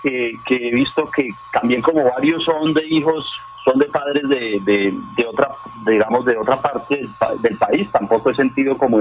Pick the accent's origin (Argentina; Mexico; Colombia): Colombia; Cali, Valle del Cauca; porque a veces como caleños queremos cámaras en todo lado